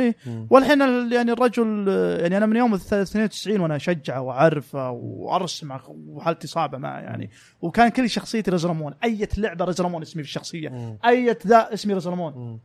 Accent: Saudi Arabia; انا من السعوديه … ، انا في مدينه يعني ممكن ما تعرفها

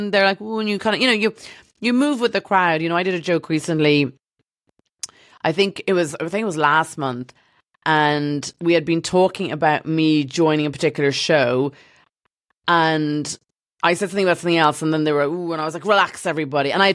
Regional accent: Dublin, Leinster, Ireland; Growing up in Dublin, we used to have Moore Street, so they would be selling apples and oranges and flowers.

